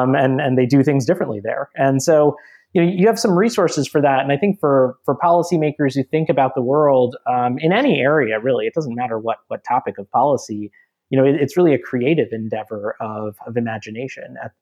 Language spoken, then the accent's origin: English; Minnesota, United States; also born or lived in Georgia, United States; You know, I grew up largely in Minnesota and Georgia